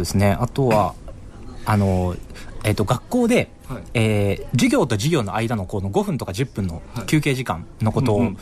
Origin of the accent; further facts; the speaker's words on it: Seto, Aichi, Japan; 名古屋のすぐ、東側、瀬戸物で有名なところなんですが、そうなんです、ね、そこで、そこ出身です。